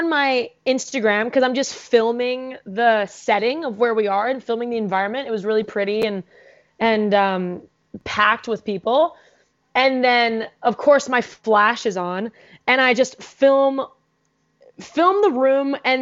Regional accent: Vancouver, British Columbia, Canada; I'm also from Vancouver.

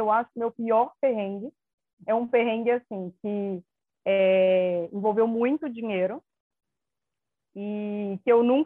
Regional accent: Belo Horizonte, Minas Gerais, Brazil; tenho 33 anos, sou de Belo Horizonte, Minas Gerais, pois moro na região metropolitana de BH, né? Já viajei por 20 países. Já morei um tempo fora, né, em Dublin

